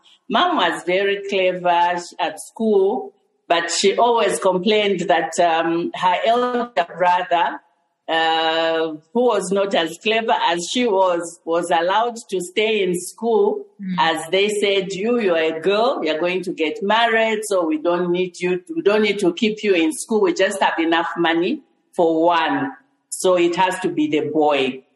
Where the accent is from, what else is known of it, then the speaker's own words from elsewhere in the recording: Chingola, Copperbelt, Zambia; now in Lusaka, Zambia; No, I grew up in Chingola.